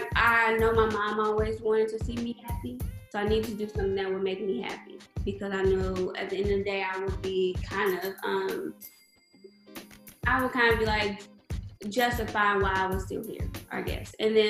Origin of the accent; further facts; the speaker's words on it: St. Louis, Missouri, United States; also born or lived in Los Angeles; I'm from St. Louis, born and raised.